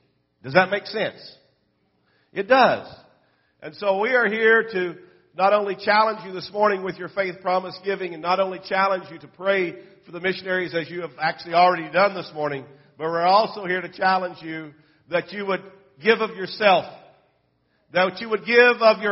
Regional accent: Jones, Oklahoma, United States; I come from Oklahoma, a little town called Jones. There's nothing more simple than that, is there?

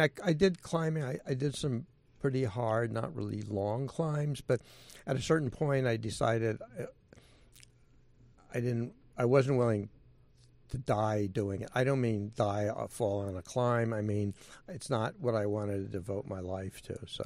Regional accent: San Francisco, California, United States; I grew up in I grew up in Golden Gate Park in San Francisco when I was a kid. I lived half a block from it

